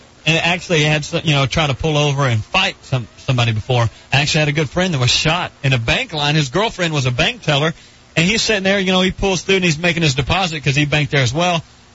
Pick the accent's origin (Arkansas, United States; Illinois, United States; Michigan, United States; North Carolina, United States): Arkansas, United States; This was in Arkansas, in my hometown.